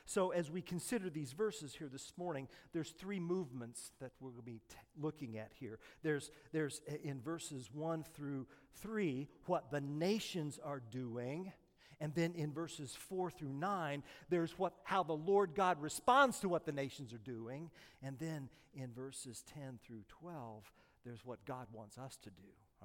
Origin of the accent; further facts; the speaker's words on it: Oklahoma, United States; I'm American, and no, I'm Midwestern, and I'm from Oklahoma, and I went to Holland Hall in Oklahoma.